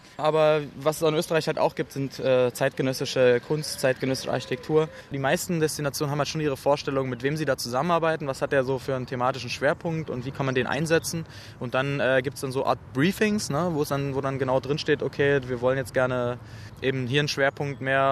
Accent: Cottbus, Brandenburg, Germany; Ich bin in Cottbus aufgewachsen. Sehr viel Plattenbau, kann man sagen.

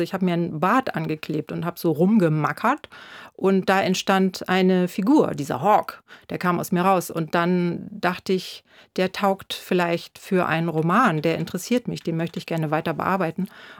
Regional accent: Pinneberg, Schleswig-Holstein, Germany; Nun, ich komme ja aus Pinneberg, Schleswig-Holstein. Das war jetzt nicht so die Kernzelle des Punk und ich auch nicht.

